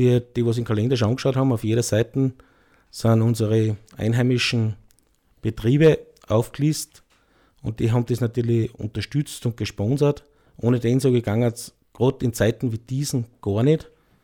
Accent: Weng im Gesäuse, Styria, Austria; bin geboren in Wengen-Gesäuse, bin nach wie vor wohnhaft in Wengen-Gesäuse, habe mittlerweile auch schon zwei fast erwachsene Kinder.

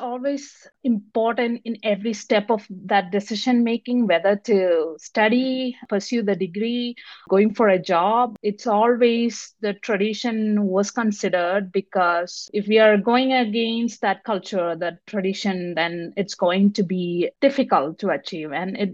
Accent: Kerala, India; English is a second language; I grew up in India, a small state called Kerala. We have like oceans all over and one side mountains. It would be some similar to Florida. And so humidity, beaches. So I grew up in Kerala, India.

